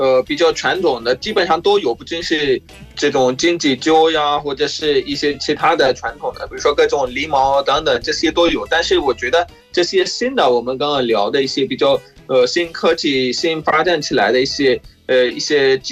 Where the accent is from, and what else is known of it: Pakistan; Chinese is a second language